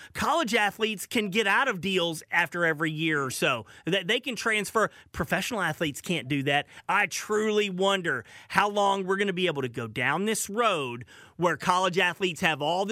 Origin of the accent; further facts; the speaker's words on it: Arkansas, United States; because growing up in Arkansas, I was a Dallas Cowboys fan